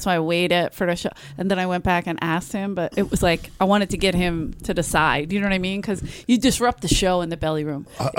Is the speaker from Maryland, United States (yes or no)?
no; Philadelphia, Pennsylvania, United States; Philly. I'll fight this whole fucking room.